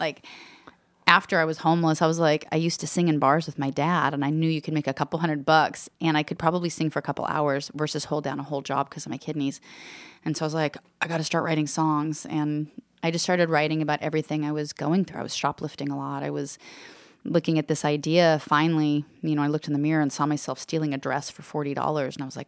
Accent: Alaska, United States; I mean, I was raised in Alaska in a saddle barn with an outhouse, so living in your car in San Diego didn't seem that bad.

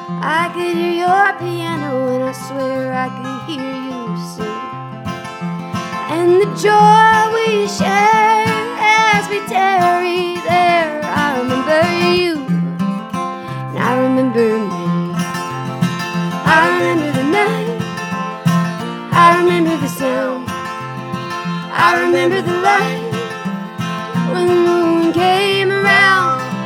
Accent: California, United States; North San Diego County

